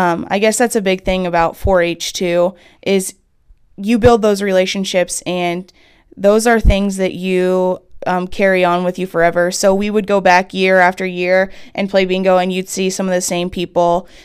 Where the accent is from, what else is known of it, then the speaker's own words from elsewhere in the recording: Pella, Iowa, United States; also born or lived in Adair; I grew up in actually Pella, Iowa, and I attended school there till I was a sophomore in high school. We then moved to Adair, and I finished and graduated high school from Adair Casey